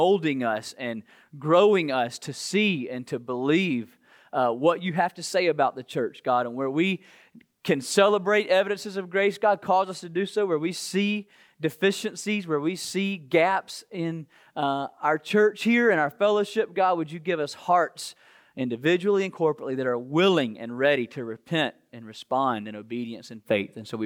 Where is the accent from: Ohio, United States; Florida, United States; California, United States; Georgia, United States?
Georgia, United States; but I'm from South Georgia where we love football.